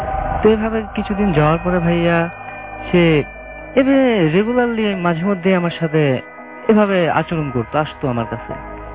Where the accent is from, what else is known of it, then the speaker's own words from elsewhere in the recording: Rajbari, Dhaka Division, Bangladesh; now in Dhaka, Bangladesh; যেটা আমার গ্রামের বাড়ি রাজবাড়িতে হয়েছে